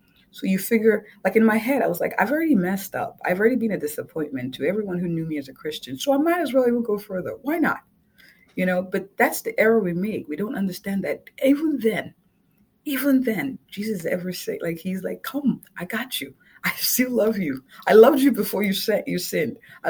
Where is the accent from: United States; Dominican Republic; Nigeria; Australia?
Nigeria; Even growing up, you know, in a strict, you know, culture, I'm Nigerian.